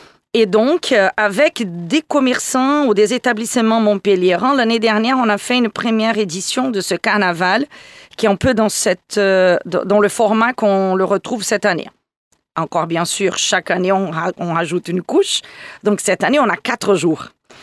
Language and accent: French; Brazil; de ce moment de carnaval que fait partie de notre vie quand on est brésilien depuis qu'on est dans le ventre de nos parents, quoi.